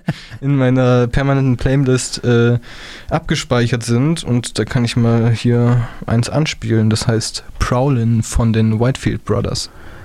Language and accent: German; Munich, Bavaria, Germany; obwohl ich bin ja aus München aufgewachsen, ja.